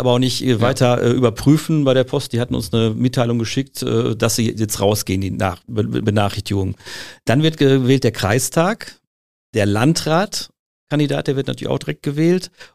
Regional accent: Oberhausen, North Rhine-Westphalia, Germany; Ich komme aus Oberhausen.

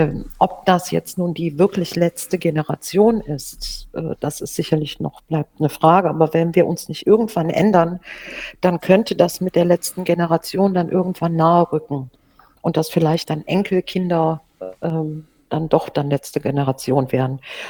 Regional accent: North Rhine-Westphalia, Germany; also aus der Ecke gebürtig bin ich da aus der Ecke, wo Lützerath in der Nähe ist

